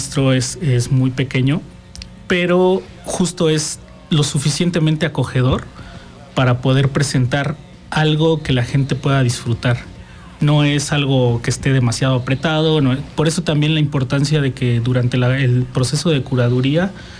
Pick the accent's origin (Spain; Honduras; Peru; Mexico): Mexico; Morelos; also born or lived in Guerrero; somos artistas emergentes, la mayoría originarios de Morelos, Yo personalmente vengo de Guerrero, pero llevo toda mi vida aquí en Morelos.